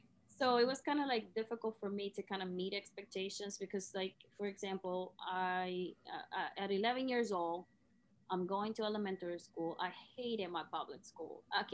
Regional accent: Nicaragua; when I was young, I grew up in Nicaragua, you know, middle class, middle low class.

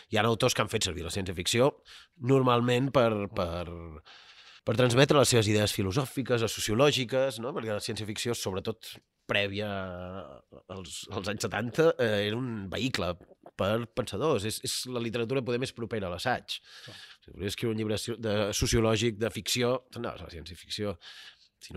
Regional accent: Vic, Catalonia, Spain; També sóc de Vic, saps?

